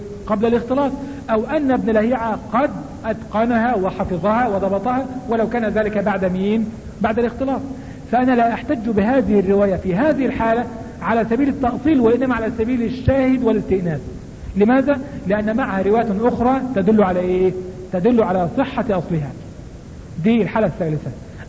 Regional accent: Egypt; لابد لنا كمصريين أن نعلم قيمة رجل وقدر الرجل

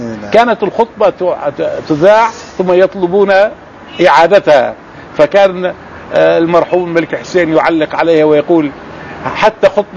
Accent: Jordan; في عندنا في الأردن شاعر معروف

